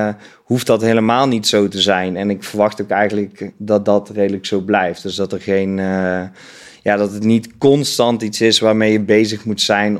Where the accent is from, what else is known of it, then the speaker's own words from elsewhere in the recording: Eindhoven, North Brabant, Netherlands; also born or lived in Oirschot; now in Veenendaal, Netherlands; Ik woon samen momenteel in Veenendaal. Ik denk niet dat ook zo gaat blijven. Ik kom oorspronkelijk uit Eindhoven. Heb een tijd in Oorschot gewoond.